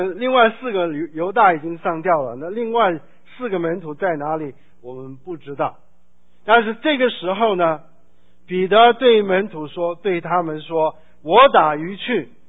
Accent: South Korea; 还是回韩国去我的老家我的第二故乡去乡下去做一个

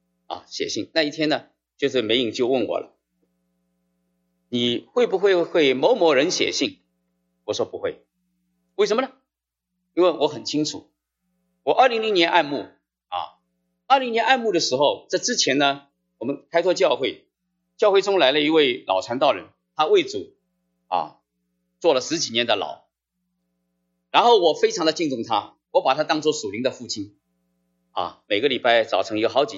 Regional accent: Ningbo, Zhejiang, China; 在国内，在我的老家啊，浙江宁波

